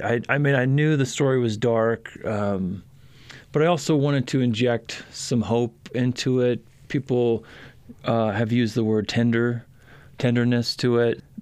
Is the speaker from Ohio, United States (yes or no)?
yes; Ohio, United States; The one way it is that I grew up in Ohio.